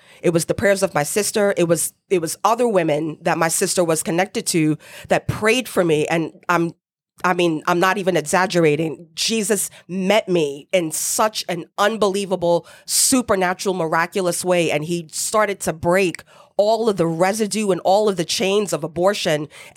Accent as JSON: {"language": "English", "town": "New York City", "region": "New York", "country": "United States", "tie": "born or raised there", "said": "I am born and raised in New York City, in Manhattan specifically. So I'm a native New Yorker through and through"}